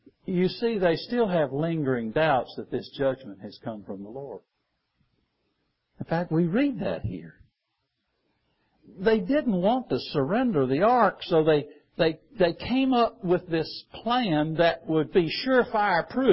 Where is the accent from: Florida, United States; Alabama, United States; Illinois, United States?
Alabama, United States; I grew up with horses. I'm not from Texas, I'm from Alabama. We had horses.